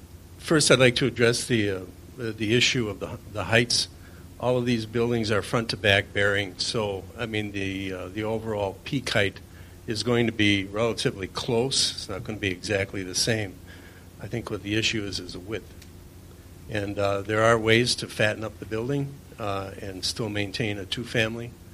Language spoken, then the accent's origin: English; Wales, United Kingdom; And I come from Wales where there's a lot of space between the houses.